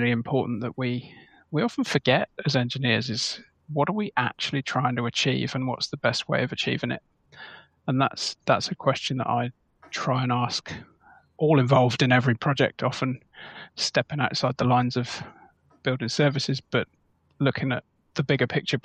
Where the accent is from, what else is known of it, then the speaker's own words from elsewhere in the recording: United Kingdom; I'm obviously British and began my career in Bristol, but then moved to London, spent 13 years in London.